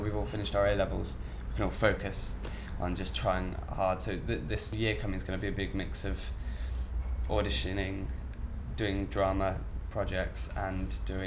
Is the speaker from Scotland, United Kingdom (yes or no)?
no; Nottingham, East Midlands, United Kingdom; I'm 18 years old, and I'm from Nottingham.